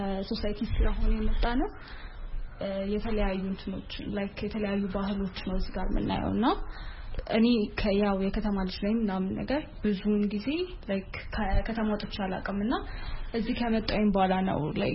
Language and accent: Amharic; Addis Ababa, Ethiopia; እኔ አዲስ አበባ ነው ተወልጄ የሚያደኩት።